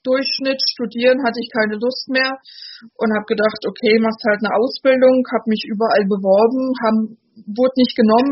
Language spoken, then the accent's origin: German; Berlin, Germany; Ich komme aus Ostberlin